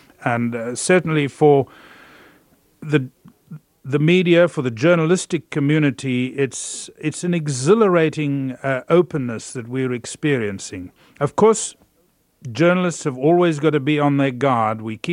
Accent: South Africa; now in London, United Kingdom; I can stand up and proclaim with pride that I am a South African. Before, I had no wish to identify with the country at all. I'm in London at the moment

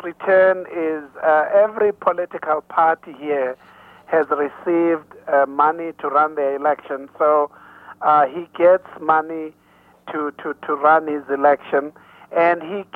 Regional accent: Blood River, KwaZulu-Natal, South Africa; born there; because I was born in Blood River almost 48 years ago. And this is in the heart of Zululand

